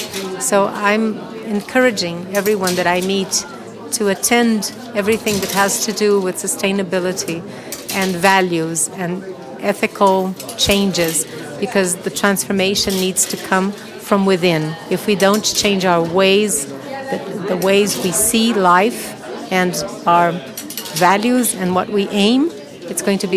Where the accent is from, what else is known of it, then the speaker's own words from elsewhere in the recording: Brazil; English is a second language; I come from Brazil, from the Institute of Ecological Research.